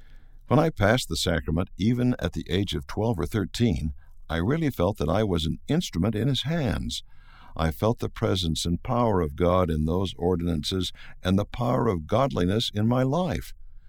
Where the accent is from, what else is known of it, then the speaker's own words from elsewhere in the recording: Taranto, Apulia, Italy; I was living in my hometown of Taranto, Italy.